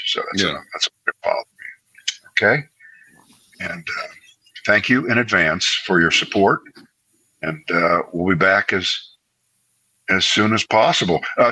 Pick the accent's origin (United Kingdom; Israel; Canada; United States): United Kingdom; I'm Brit.